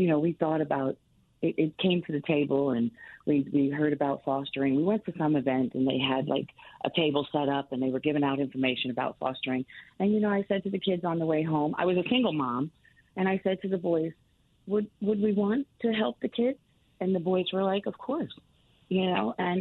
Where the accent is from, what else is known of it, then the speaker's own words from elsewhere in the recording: Connecticut, United States; No, I am from Connecticut